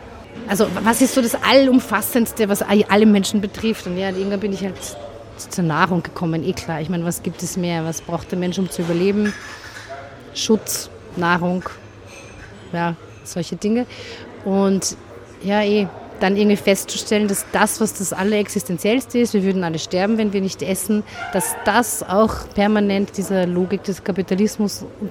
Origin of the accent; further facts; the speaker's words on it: Carinthia, Austria; Und das haben grundsätzlich, glaube ich, bei mir als Kärntner Slowenien alle erwartet